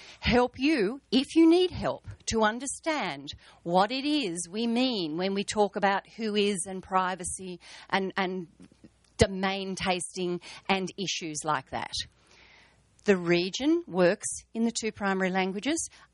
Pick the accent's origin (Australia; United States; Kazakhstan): Australia; accent: Australian; I'm going to apologise for having to speak in my mother tongue, which is Australian, it's not even English